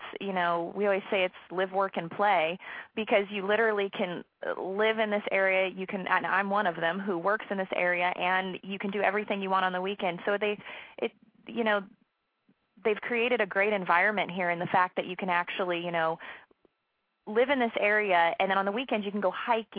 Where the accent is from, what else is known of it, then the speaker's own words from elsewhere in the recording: California, United States; No, I'm an Orange County native.